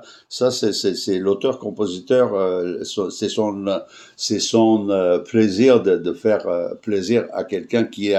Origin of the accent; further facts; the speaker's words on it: Latakia, Latakia Governorate, Syria; also born or lived in Kessab; j'ai vécu au Moyen-Orient, j'ai vécu en Syrie, je suis né en Syrie, dans un petit village qui s'appelle Kessab, et après ça, on l'a descendu en ville parce qu'on n'avait pas de collège après le sixième, donc on a descendu à Latakié, en Syrie, la ville la plus proche